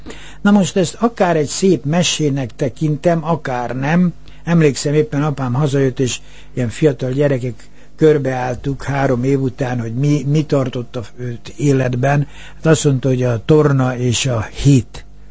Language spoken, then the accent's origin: Hungarian; Rákosfalva, Budapest, Hungary; Rákosfalván születtem, én az itt volt a Budapest határában, Rákosi réteg, ugye Kőbányával összekötött Zugló, egy gyönyörű vidék, és ott volt ilyen kisvárosi tiszta hangulat